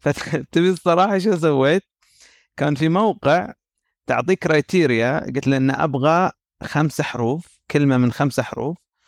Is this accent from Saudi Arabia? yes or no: yes; Saudi Arabia; أنا أتمنى أن أكون في السعودية شخصيا، يعني كوني سعودي،